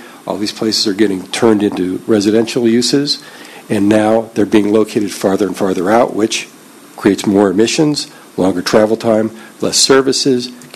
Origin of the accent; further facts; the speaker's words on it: Martinez, California, United States; I'm from Martinez.